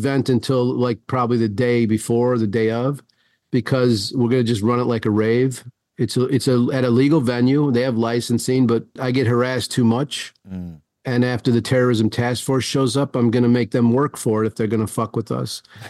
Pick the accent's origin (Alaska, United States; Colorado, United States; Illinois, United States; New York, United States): Illinois, United States; Chicago; Yeah, and I come from the Chicago, and so, you know, saying those things in Chicago is nothing but a thing.